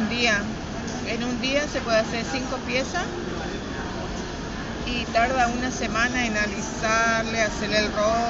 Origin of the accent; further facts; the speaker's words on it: Resistencia, Chaco, Argentina; soy de Resistencia Chaco, soy de la etnia Kom, Toba.